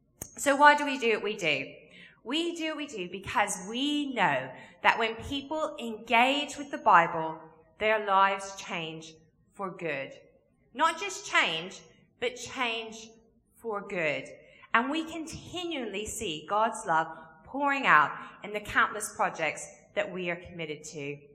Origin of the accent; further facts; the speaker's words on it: Kentucky, United States; moved away as an adult; now in England; So I'm originally from Kentucky, but have lived in England now for 17 years. So I do have a bit of a mix of an accent. And sometimes it really changes when I get excited.